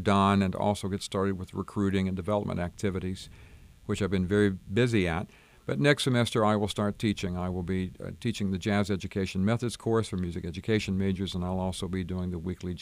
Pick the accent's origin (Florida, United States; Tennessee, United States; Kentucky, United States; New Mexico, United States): Tennessee, United States; Cleveland; I'm actually a native of Cleveland, Tennessee, so for the opportunity to come back to my home state and to serve the future music was very enticing.